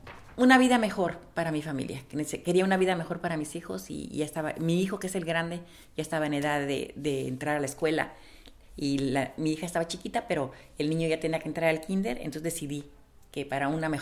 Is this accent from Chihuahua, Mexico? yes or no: no; Jalisco, Mexico; born there; also born or lived in Tijuana; Mi fecha de nacimiento es noviembre 21 de 1952 y nací en Jalisco, México.